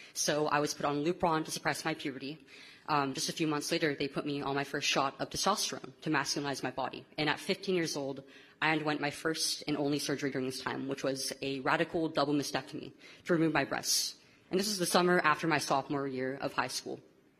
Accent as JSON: {"language": "English", "region": "California", "country": "United States", "said": "Hi, Charlie. … I am a detransitioner from the San Joaquin Valley of California."}